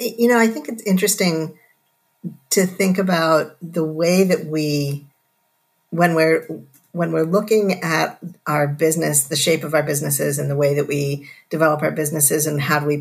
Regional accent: Connecticut, United States; So I grew up in southwestern Connecticut.

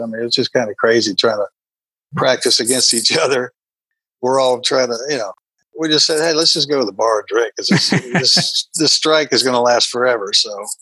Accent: California, United States; now in Arizona, United States; Like I said, I grew up in California. I live here in Arizona now. I don't like cold weather.

